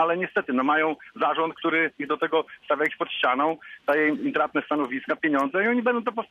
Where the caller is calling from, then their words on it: Łódź Voivodeship, Poland; ja jestem tutaj spod Łodzi akurat i słucham w internecie zawsze waszej audycji.